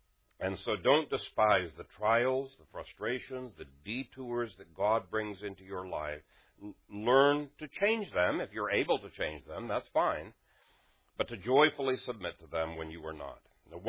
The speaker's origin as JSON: {"language": "English", "country": "Canada", "also_born_or_lived": "Africa", "said": "I came from Canada."}